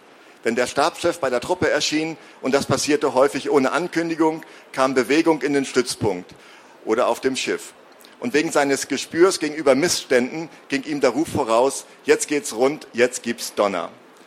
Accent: West Germany, Germany; Also, ich komme aus dem Westen, das sollte ich vielleicht zur Einführung sagen, war dann sozusagen auf der anderen Seite

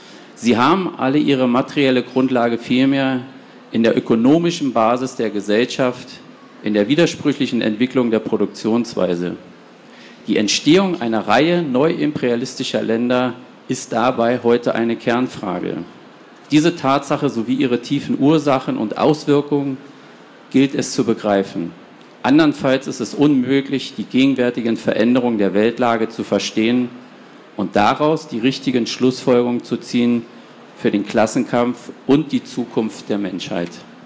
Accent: Berlin, Germany; Sie merken schon, ich komme aus Berlin, manchmal bricht es ein bisschen durch

